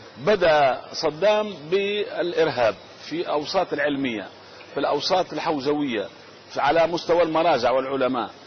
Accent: Tunisia; born there; أجدادنا من الموسويين الذين نزحوا من السماء ومن سماوة العراق. إذن أنا عراقي الأصل وتونسي المولد

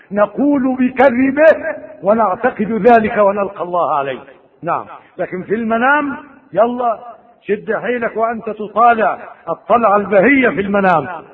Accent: Egypt; كثير من إخواننا عندنا في مصر

